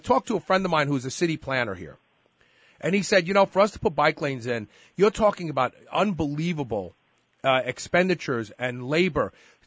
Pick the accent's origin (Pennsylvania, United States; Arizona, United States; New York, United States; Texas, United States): New York, United States; Brooklyn; I grew up in Brooklyn.